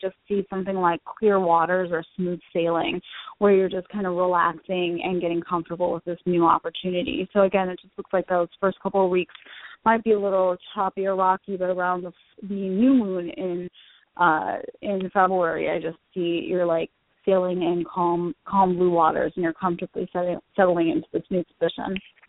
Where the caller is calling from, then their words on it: Illinois, United States; I'm calling from Illinois.